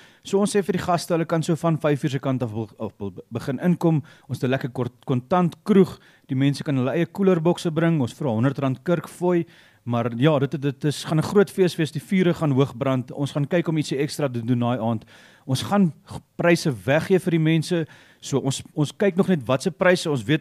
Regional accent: Johannesburg, Gauteng, South Africa; born there; also born or lived in Mossel Bay; Ek het hier groot geraak. Ek was in Johannesburg gebore gewees. Toe trek ons Mosselbaai toe en toe ons nou besluit om terug te trek.

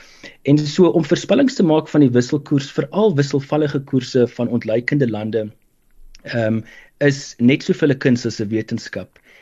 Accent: Pretoria, Gauteng, South Africa; also born or lived in West Coast; Op skool was ek gewees beide aan die Weskus en in Pretoria en ek het daarna gaan studeer by Stellenbosch Universiteit

